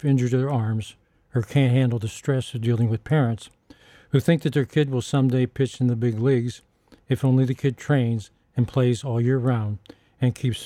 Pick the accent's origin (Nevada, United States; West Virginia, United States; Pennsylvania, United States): Pennsylvania, United States; Pittsburgh; I played ball all year round when I was growing up in Pittsburgh